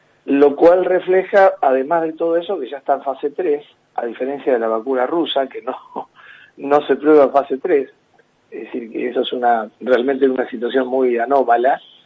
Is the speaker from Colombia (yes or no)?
no; La Plata, Buenos Aires Province, Argentina; Acá no, simplemente yo soy de La Plata